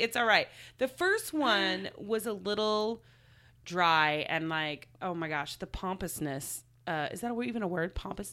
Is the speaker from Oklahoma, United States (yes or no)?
yes; Oklahoma, United States; Chris and I were talking about that because we're from Oklahoma originally, and every time we go back, it just feels kind of like familiar, but it doesn't feel like home anymore.